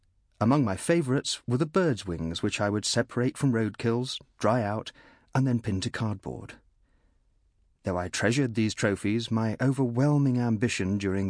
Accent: Nairobi, Kenya; born there; I was born in Nairobi, Kenya, on the 27th of December 1962.

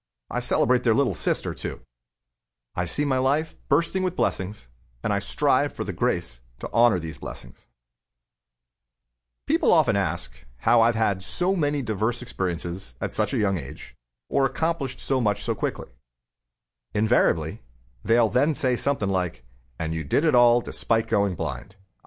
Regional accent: Miami, Florida, United States; As a kid growing up in Miami, I would have given the same wrong answers to these two questions.

